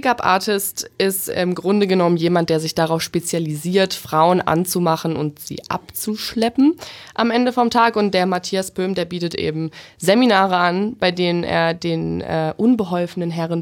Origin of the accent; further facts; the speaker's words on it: Bavaria, Germany; Genau, bin ich aus Bayern.